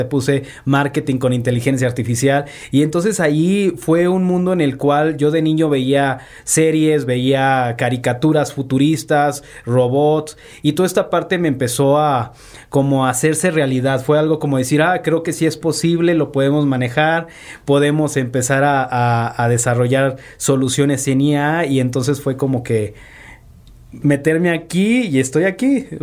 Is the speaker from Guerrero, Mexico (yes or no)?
no; Tamaulipas, Mexico; soy de Tamaulipas, soy norteño, ya la voz se me está acoplando más a chilango